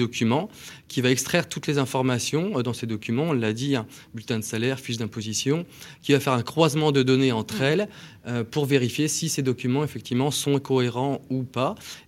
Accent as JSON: {"language": "French", "town": "Toulouse", "region": "Occitanie", "country": "France", "said": "puisqu'on est Toulousain, on aurait dû le dire aussi"}